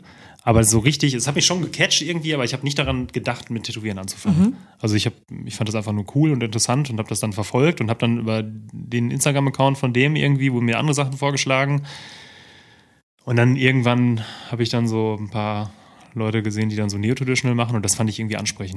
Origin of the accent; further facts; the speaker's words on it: Lippstadt, North Rhine-Westphalia, Germany; In Lippstadt.